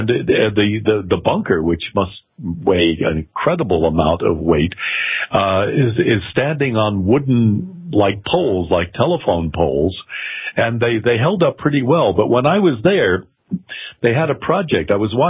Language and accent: English; Hawthorne, New Jersey, United States; I grew up in Hawthorne.